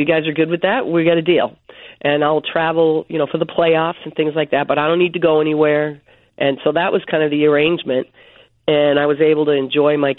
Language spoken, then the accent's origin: English; Boston, Massachusetts, United States; for me as a lifelong hockey fan, especially as a kid growing up in Boston, that was amazing to be there just to see it.